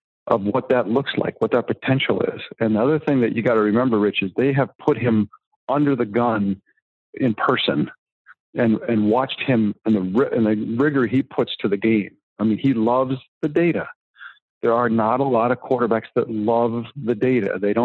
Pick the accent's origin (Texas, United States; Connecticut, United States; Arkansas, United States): Connecticut, United States; Greenwich; I grew up in Greenwich. I used to go to Jet games.